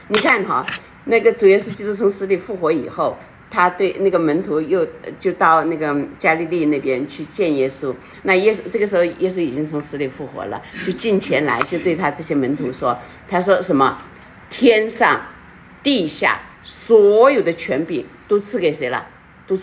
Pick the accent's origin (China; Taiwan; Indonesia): China; 就像那个我们知道我们中国人嘛哈